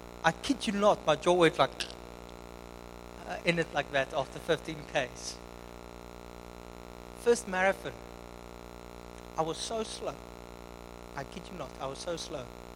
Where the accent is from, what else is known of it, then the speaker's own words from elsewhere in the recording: Upington, Northern Cape, South Africa; Because in the desert, I'm from Upington, trust me, I know.